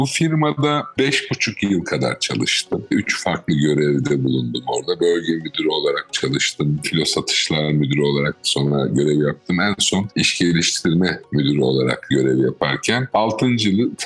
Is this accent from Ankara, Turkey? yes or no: no; Adana, Turkey; moved away as an adult; Ben Adana'da büyüdüm. Adana'da doğmadım ama Adana'da büyüdüm. Daha hayatımın ilk 29 yılında Adana'da yaşadım. Üniversite dahil olmak üzere tüm eğitimim orada geçti.